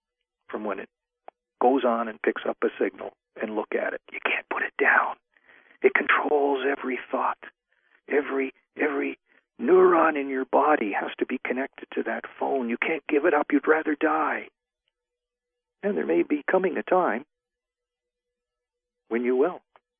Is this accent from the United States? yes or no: no; Canada; I'm from Canada.